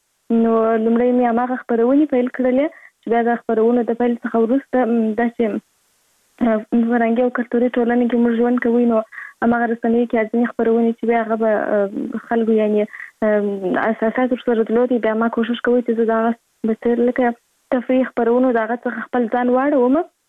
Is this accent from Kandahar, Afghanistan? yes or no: yes; Kandahar, Afghanistan; born there; زه په کندهار ولایت کې زیږیدلې یم او اوس فلحال په کندهار ولایت کې اوسېږم.